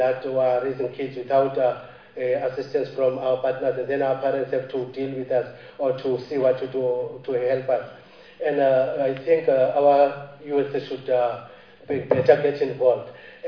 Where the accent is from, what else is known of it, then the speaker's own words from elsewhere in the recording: Khayelitsha, Western Cape, South Africa; from Ward 90 Khayelitsha.